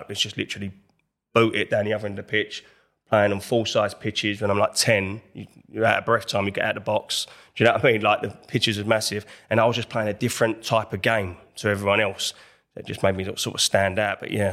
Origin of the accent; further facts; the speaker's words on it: Enfield, London, United Kingdom; I'm in from Enfield, North London. That was from that area.